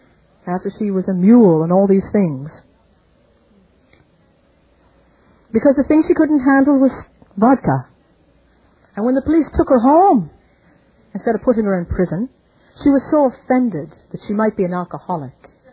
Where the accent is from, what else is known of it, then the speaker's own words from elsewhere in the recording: Ireland; born there; It wasn't long after I was born in Ireland.